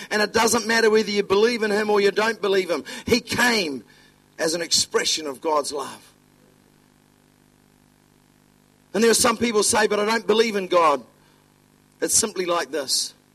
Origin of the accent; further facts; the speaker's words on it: New Zealand; accent: Kiwi; the anointing travels best on a Kiwi accent. And they look at me like, wow. And I says, and I come from New Zealand.